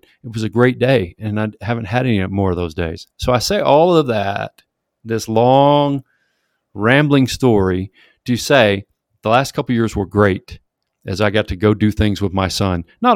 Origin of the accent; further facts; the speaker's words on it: Little Rock, Arkansas, United States; I grew up in Little Rock, an Arkansas fan, and we went to watch Arkansas play Alabama.